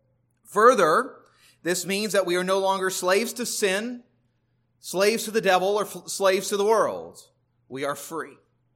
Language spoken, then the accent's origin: English; California, United States; I grew up in Southern California. We'd go camping at the beach.